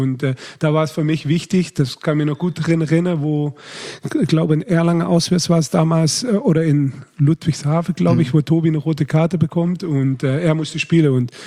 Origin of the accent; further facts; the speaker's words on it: Deurne, North Brabant, Netherlands; born there; German is a second language; Ja, aber wir als Holländer sagen eigentlich immer gerne Holland.